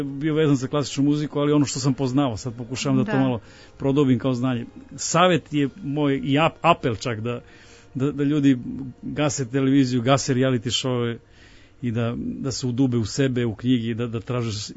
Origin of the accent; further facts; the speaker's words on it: Bor, Bor District, Serbia; Ja sam inače rodom iz Bora